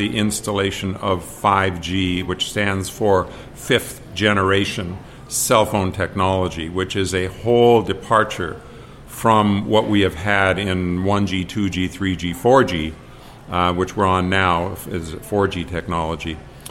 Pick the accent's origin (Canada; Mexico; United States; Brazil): Canada; Ontario; moved away as an adult; Well, I'm originally from Ontario, where I practiced as a naturopathic physician and chiropractor for many years.